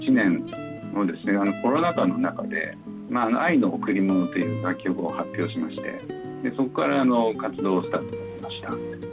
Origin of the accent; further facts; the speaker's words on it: Matsue, Shimane, Japan; moved away as an adult; now in Tokyo, Japan; 出身は島根県松江市なんですけれども、から、まあ、東京を今、上京してもう30年ぐらいになるんですけれども、今東京で音楽活動展開しております。